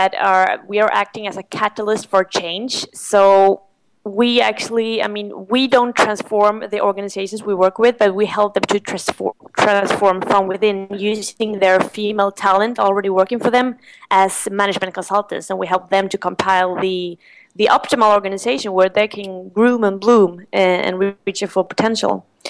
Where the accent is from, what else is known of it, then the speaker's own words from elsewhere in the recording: Sweden; and I'm from Sweden